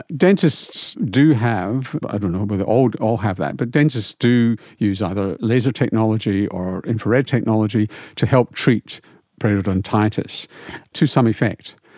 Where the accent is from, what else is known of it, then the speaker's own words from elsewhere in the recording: Glasgow, Scotland, United Kingdom; I grew up in Glasgow and I've got a DMF score that's off the scale.